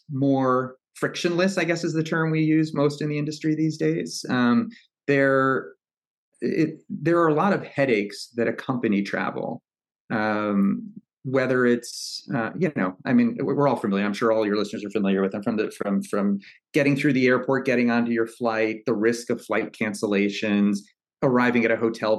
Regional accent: Clearwater, Florida, United States; But in both cases, in Pittsburgh and where I grew up in Clearwater, the people are just genuinely warm.

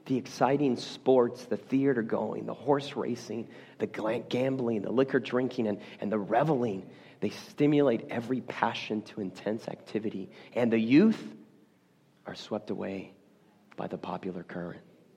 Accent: Houston, Texas, United States; You know, I grew up in Houston, Texas, and you know, Houston, yeah, I guess when you're living there, you don't really realize it

